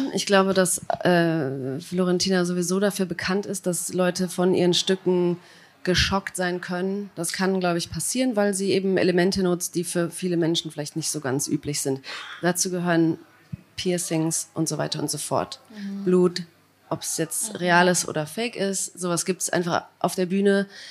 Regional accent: Cologne, North Rhine-Westphalia, Germany; Ja, ich komme eigentlich aus Köln, so aus der Ecke Köln, aber Köln.

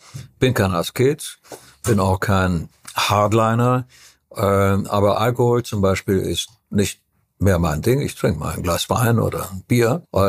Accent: Transylvania, Romania; German is a second language; Ich komme aus Transsilvanien, wo es eine ganz exquisite Küche gibt.

